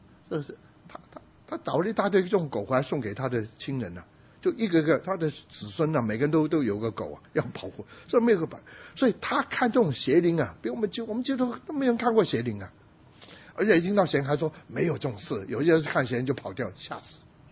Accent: Guangdong, China; 还有广东话，因为我是广东人

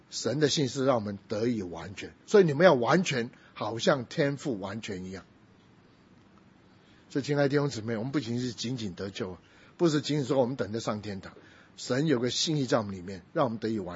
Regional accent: Taiwan; 我从台湾来的时候

